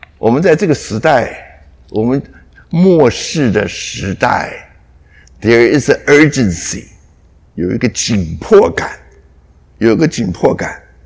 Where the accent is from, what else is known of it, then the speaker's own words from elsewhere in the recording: China; 阿明，我们中国人都晓得嘛，你要拜师，对不对？